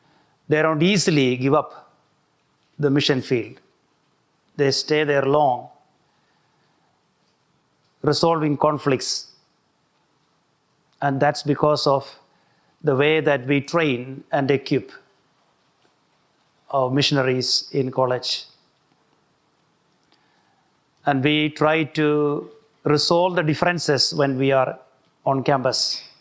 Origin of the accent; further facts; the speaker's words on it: India; You know that I am an Indian, so I want to put it in an Indian context.